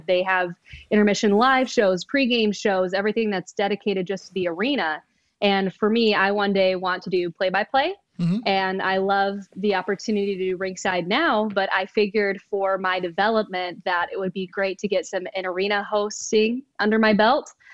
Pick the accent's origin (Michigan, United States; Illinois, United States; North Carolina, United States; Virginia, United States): Michigan, United States; I'm originally from Michigan, so please don't hold that against me.